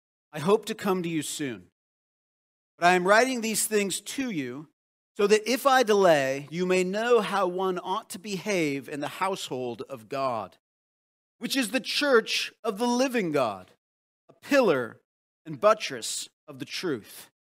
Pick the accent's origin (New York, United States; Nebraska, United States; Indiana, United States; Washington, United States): Washington, United States; Poulsbo; I remember when Walmart came to my hometown of Paulsbo.